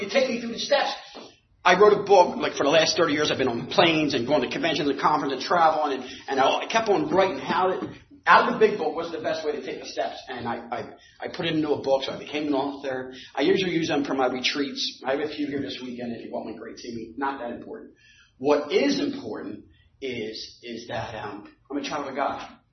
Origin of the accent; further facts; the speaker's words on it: New Jersey, United States; I'm from Jersey and we get tight.